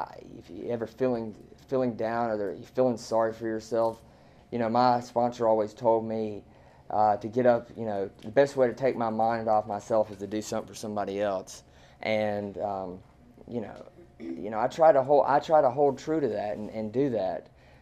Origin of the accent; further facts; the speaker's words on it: Birmingham, Alabama, United States; now in Atlanta, United States; I mean, I'm from Birmingham, but I ended up staying in Atlanta